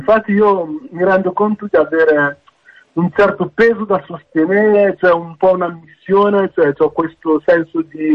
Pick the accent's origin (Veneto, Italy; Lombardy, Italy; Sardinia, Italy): Lombardy, Italy; Castiglione delle Stiviere; accent: Brescian; also born or lived in Nigeria / Valle Camonica; Sono nato in Nigeria, sono venuto qua ad abitare in Italia intorno ai 2 anni, in Valle Camonico, abitato per il primo periodo, però poi sono andato nella zona tra Brescia e Mantova, cioè sono cresciuto in un comune che si chiama Castiglione delle Stiviere.